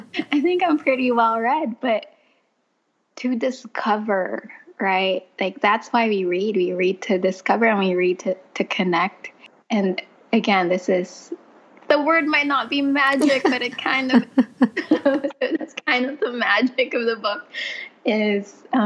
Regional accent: Philippines; I grew up in the Philippines

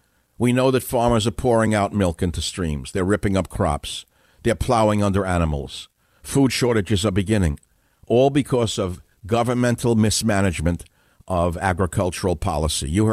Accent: United States; although I grew up in America in a lower middle class home, I wouldn't say poor because we weren't impoverished, but we were, I would say, at the lower end of the lower middle class immigrant family.

